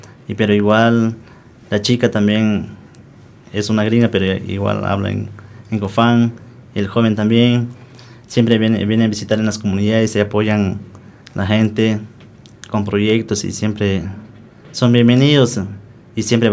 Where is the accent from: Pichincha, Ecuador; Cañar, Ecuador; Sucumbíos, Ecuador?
Sucumbíos, Ecuador; soy de la provincia de Sucumbíos, de una comunidad Cofán Dureno.